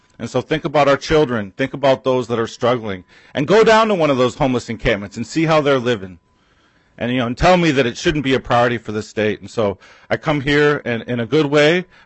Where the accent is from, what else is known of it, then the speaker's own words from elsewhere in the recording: Minneapolis, Minnesota, United States; born there; I was born in Minneapolis as a result of the Indian relocation era. They dropped our families here without any services, and so our people lived in poverty.